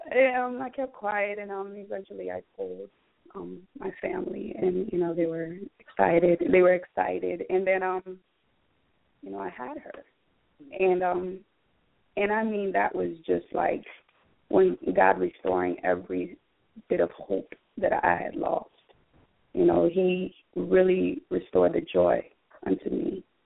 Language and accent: English; Sierra Leone; growing up in Sierra Leone, growing up in the community, you know, like, for example, I always use myself. For example, my mother was a Christian and my father is a Muslim.